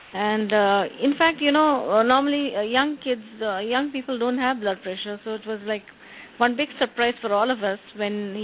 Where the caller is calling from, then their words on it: India; Hi. I'm calling from India.